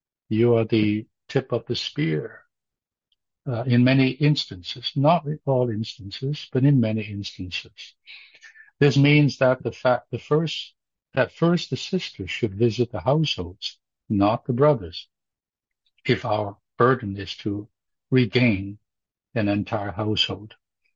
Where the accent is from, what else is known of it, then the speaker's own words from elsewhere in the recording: Hong Kong; I came from Hong Kong, high rise to high rise, you know, flats to flats, we call them, or apartments.